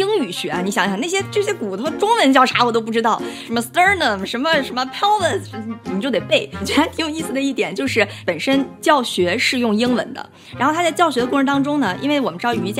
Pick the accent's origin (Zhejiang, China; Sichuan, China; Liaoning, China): Liaoning, China; Dalian; also born or lived in Beijing; 就在大连上初中高中，然后到09年的时候就挺幸运的考上了